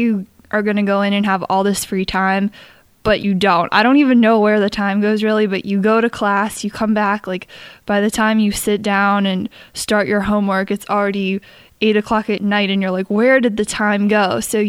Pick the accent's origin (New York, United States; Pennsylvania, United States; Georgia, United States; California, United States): Pennsylvania, United States; Pittsburgh; born there; I was born in Pittsburgh. I attend Penn State University main campus